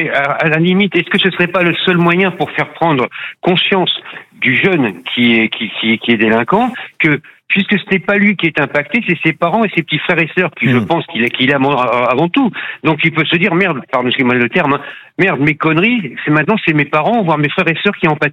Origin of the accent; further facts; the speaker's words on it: Cannes, Provence-Alpes-Côte d'Azur, France; Je ne suis pas breton, moi je suis de Cannes.